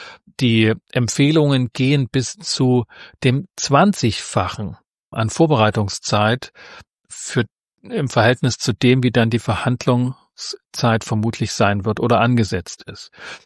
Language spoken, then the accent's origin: German; Leipzig, Saxony, Germany; da haben wir als Leipziger eine andere Geschichte dazu